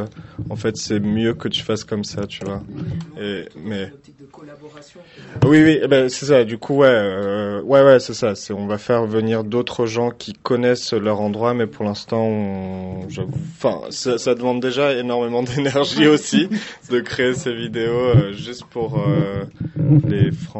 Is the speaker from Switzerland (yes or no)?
no; France; also born or lived in Madagascar; Moi, je suis né en France. J'ai un peu vécu à Madagascar, mais quand même, toute ma scolarité, toute ma vie, en fait, elle est en France.